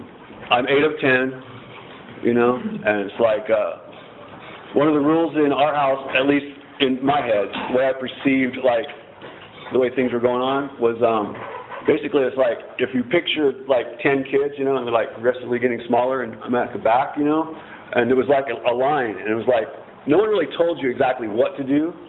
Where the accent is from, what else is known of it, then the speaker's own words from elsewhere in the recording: Bakersfield, California, United States; also born or lived in Fresno; Actually, I was born in Fresno, raised in Bakersfield.